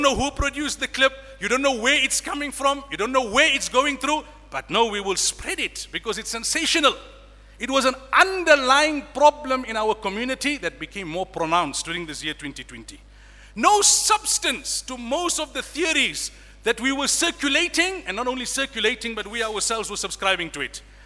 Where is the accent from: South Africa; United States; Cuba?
South Africa; Since when has the taxi industry become the benchmark of what is right and what is wrong for us as model South African citizens and Muslims?